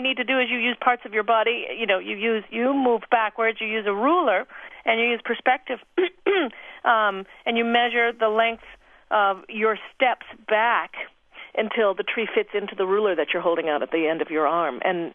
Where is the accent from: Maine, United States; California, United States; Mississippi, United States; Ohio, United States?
Maine, United States; moved away; Oh, we live on the coast of Washington now. I grew up in Maine, so I've been sort of on coasts.